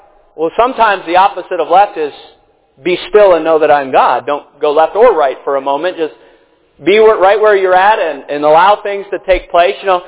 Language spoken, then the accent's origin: English; Boston, Massachusetts, United States; this is the way we did it in the church I was raised in Boston